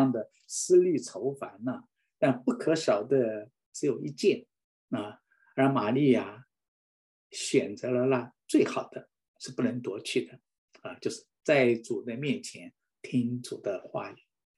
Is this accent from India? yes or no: no; China; 我们中国人很忌讳